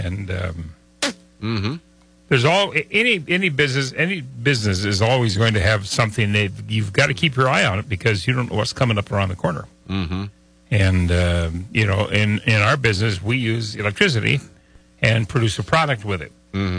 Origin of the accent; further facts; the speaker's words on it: Crosby, United States; Well, my hometown in Crosby was a 4-lane.